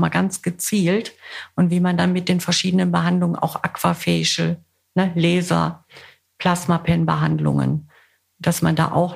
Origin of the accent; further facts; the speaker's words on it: Essen, North Rhine-Westphalia, Germany; Ich komme ja aus Essen